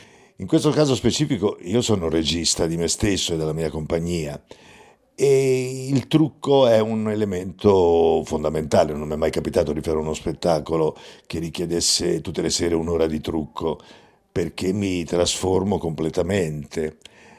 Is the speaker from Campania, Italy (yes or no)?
no; Sant'Ilario, Liguria, Italy; sono nato a Sant'Ilario, che è un paesino sopra Nervi, quindi nelle vicinanze di Genova, e dal mio terrazzo di casa mia si vedeva la spianata di mare da Portofino al porto di Genova